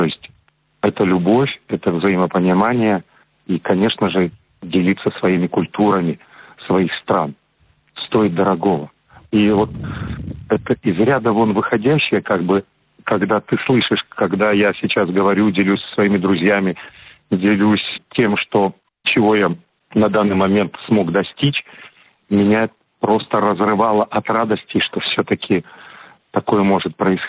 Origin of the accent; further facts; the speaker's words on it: Mogilev, Mogilev Region, Belarus; на данный момент я в Красноярске, через месяц я уже надеюсь побывать у себя на родине в Могилеве с концертом, а дальше сразу в Италию.